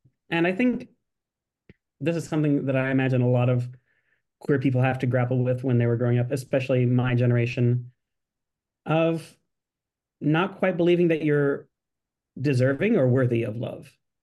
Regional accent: Kansas City, United States; growing up in Kansas City in, you know, the late 90s and early 2000s.

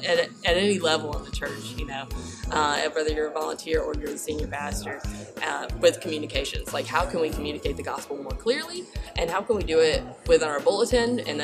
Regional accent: Alabama, United States; So I grew up in Alabama.

